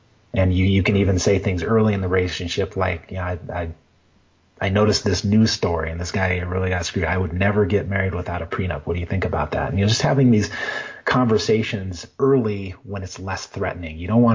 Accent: Denver, Colorado, United States; There's some researchers in Denver, in my hometown, and also some researchers in Australia

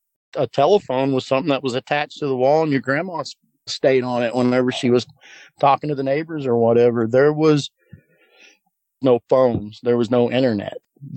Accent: the Ozarks, United States; I come from the Ozark Mountains, the foothills of the Ozark Mountains. You have to go a little bit north to get into the full Ozarks, but it's full of hills.

